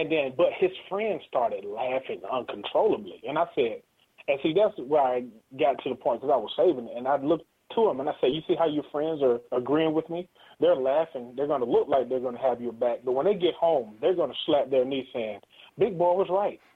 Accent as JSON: {"language": "English", "region": "Georgia", "country": "United States", "said": "I'm from South DeKalb County, man."}